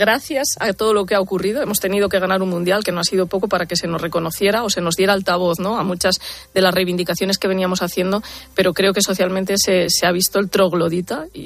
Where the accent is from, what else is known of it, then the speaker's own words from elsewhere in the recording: Asturias, Spain; Yo tenía mi trabajo en Asturias, era directora general de deporte allí en mi tierra